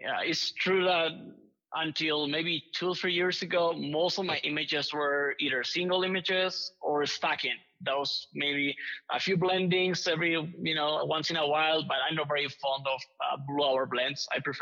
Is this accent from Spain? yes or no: yes; Spain; English is a second language; now in United States; I'm a professional landscape and astrophotographer. I'm original from Spain. That's what you can see here, just accent. But I've been based in the U.S. over the last years